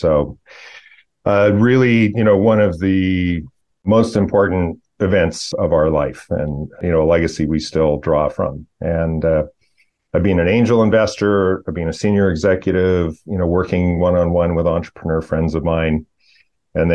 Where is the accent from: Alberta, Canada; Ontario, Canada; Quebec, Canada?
Alberta, Canada; Edmonton; now in Vancouver, Canada; I grew up in Edmonton, Alberta, which is the provincial capital.